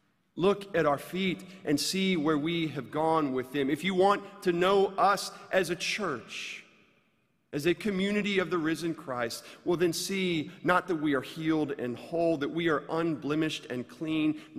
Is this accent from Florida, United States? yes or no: yes; Florida, United States; Growing up in Florida as I did, having my shirt off for half of my childhood in the sunshine